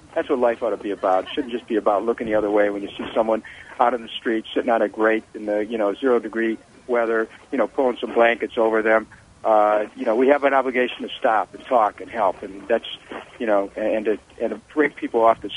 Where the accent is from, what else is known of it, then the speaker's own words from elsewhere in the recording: Cleveland, Ohio, United States; when I was growing up in Cleveland, I grew up the oldest of seven. My parents never owned a home, and by the time I was 17, as we kept moving, we lived in 21 different places, including a couple cars.